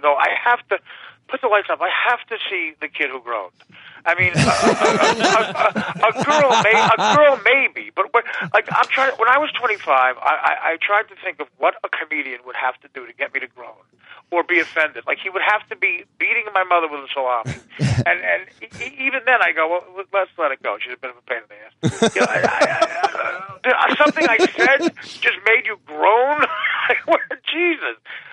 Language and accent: English; New Jersey, United States; I'm 49 from Jersey.